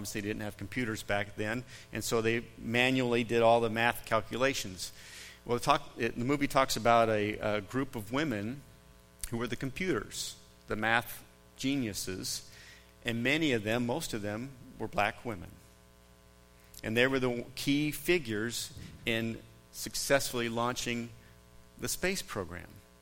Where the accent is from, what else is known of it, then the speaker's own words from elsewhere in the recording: Boise, Idaho, United States; I grew up in Boise, Idaho. in the 60s and the 70s.